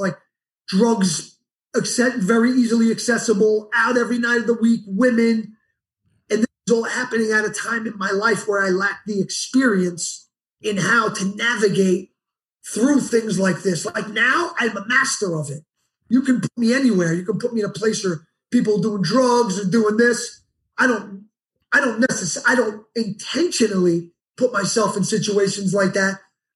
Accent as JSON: {"language": "English", "town": "Yonkers", "region": "New York", "country": "United States", "said": "I'm from Yonkers. That's the next city."}